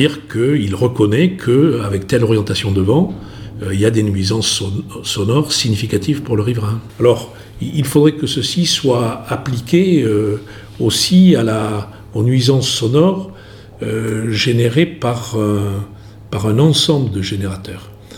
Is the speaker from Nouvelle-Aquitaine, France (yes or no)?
no; Millau, Occitanie, France; d'abord je suis Aveyronnais, ensuite je connais bien le Lévézou, qui est ma terre natale. Moi je suis né à Millau, mais je suis issu du Lévézou.